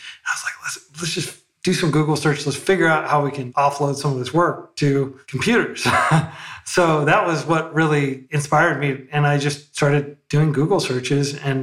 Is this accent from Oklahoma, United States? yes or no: yes; Oklahoma City, Oklahoma, United States; I grew up in Oklahoma City, and a lot of parents would be like, hey, you're good with writing and literature and stuff